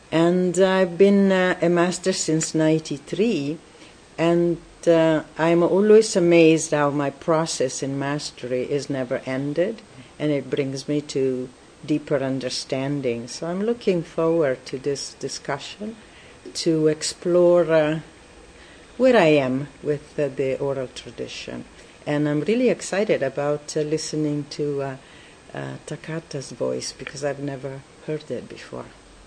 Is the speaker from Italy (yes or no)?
yes; Italy; I come from Italy. I live in Milano.